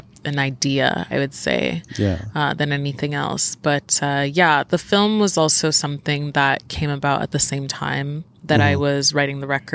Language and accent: English; Montreal, Quebec, Canada; also born or lived in Nigeria; We grew up in Montreal, but my family did move around like a bunch, so I've kind of seen all of Canada really.